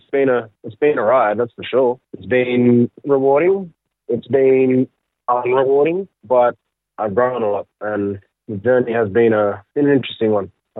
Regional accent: Tamworth, New South Wales, Australia; born there; I am Arunta Kavilaroy Bigamble, and so that would just mean my mom is Arunta and my dad is Kamilaroy with like roots in the Bigamble people. Born in Tamworth, 1993, and that's like the where I'm from.

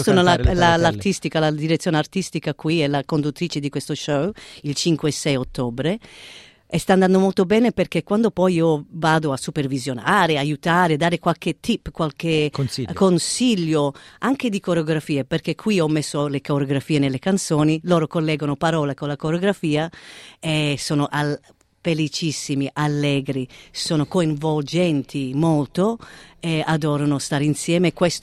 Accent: Australia; perché sono australiana

